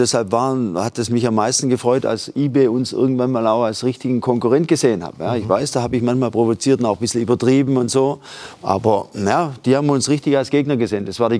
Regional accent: Switzerland; das ist so bei uns in der Schweiz, bei uns sage ich ja

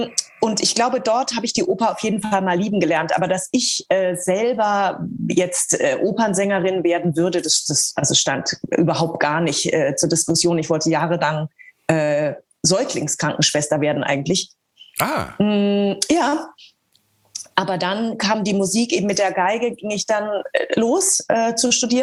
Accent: Eckental, Bavaria, Germany; also born or lived in Nuremberg; ich wurde ja in Nürnberg geboren und lebte aber 25 Kilometer außerhalb von Nürnberg in Eckental. Das ist ein Dorf mit Bauernhöfen. Da bin ich aufgewachsen. Also ich bin zwischen Kühen aufgewachsen eigentlich.

